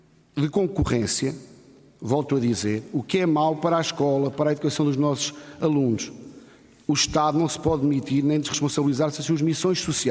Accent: Portugal; mas nós somos pessoas e somos portugueses

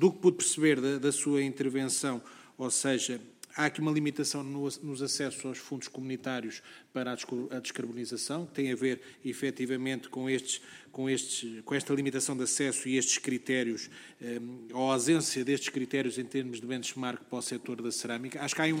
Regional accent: Leiria, Portugal; Gostaria, antes de mais, até porque sou da região de Leiria

